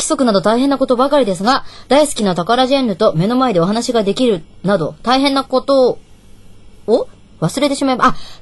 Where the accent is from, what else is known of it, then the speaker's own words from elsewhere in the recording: Hiroshima, Japan; 私広島なんで出身が